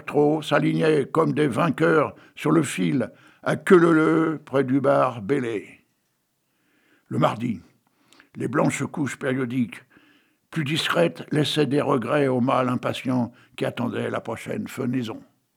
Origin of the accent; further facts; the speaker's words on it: Hauts-de-France, France; Tu sais que j'adore les frites, moi. Hein. Je suis du Nord.